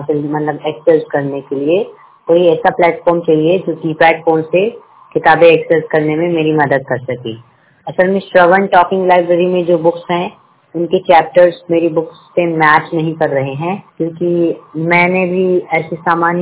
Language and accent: Hindi; Raebareli, Uttar Pradesh, India; now in Ghaziabad, India; मैं राज्य उत्तर प्रदेश के रायबरेली जिले से का रहने वाला हूं और मैं वर्तमान समय में गाजियाबाद में से बात कर रहा हूं। 100% ब्लाइंड।